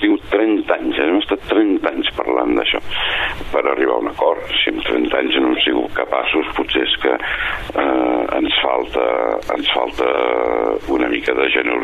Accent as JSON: {"language": "Catalan", "region": "Catalonia", "country": "Spain", "said": "perquè les conec, perquè soc del Vallès i soc d'aquí"}